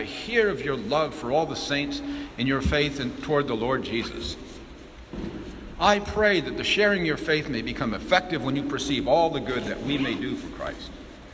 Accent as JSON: {"language": "English", "country": "France", "also_born_or_lived": "United States", "said": "And being French, also as an American, I can't say that the French didn't do it either"}